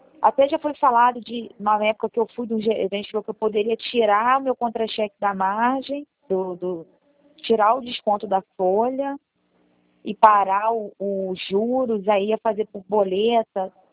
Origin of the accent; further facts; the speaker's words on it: Rio de Janeiro, Brazil; Eu sou do Rio.